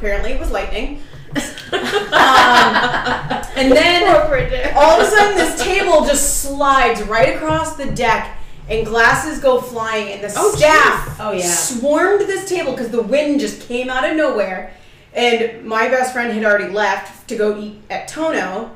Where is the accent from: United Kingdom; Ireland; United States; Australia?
Ireland; I'm Irish. She's Irish.